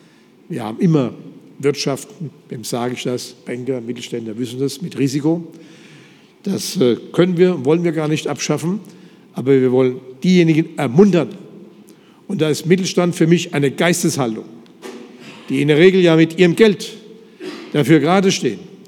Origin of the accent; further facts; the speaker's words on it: Mainz, Rhineland-Palatinate, Germany; Es war für mich ja ein schwieriger Fall als Rheinland-Pfälzer, als Mainzer